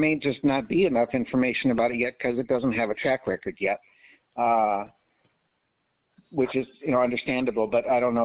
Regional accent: Wisconsin, United States; now in Rhode Island, United States; I made a move from Wisconsin originally to Rhode Island, which was a nice move

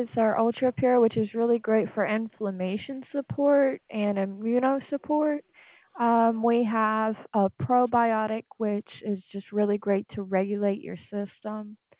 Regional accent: Miami, Florida, United States; now in Alabama, United States; Yeah. I moved to Alabama about 3.5, maybe 4 years ago from

